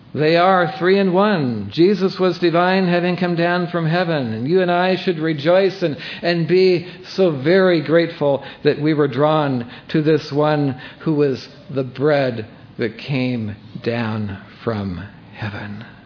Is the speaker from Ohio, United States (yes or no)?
yes; Ohio, United States; I wouldn't just point out that I grew up in Eastern Holmes County, Ohio, between Walnut Creek and Trail